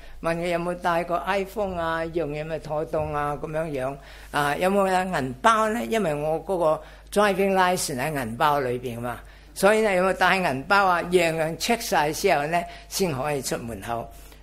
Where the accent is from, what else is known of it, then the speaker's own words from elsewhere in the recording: Chaozhou, Guangdong, China; Cantonese is a second language; also born or lived in Hong Kong / England; 可能大家唔知道我係潮州人嚟噶。誒、近嚟學喺廣東話香港學嘅，去到英國咧就係講英文，咁咧我而家都亂曬龍。